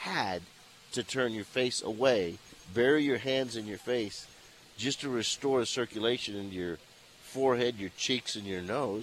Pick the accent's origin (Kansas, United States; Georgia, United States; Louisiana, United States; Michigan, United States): Louisiana, United States; the young man from Louisiana comes from a town that's not more than 5 miles from my hometown in Louisiana.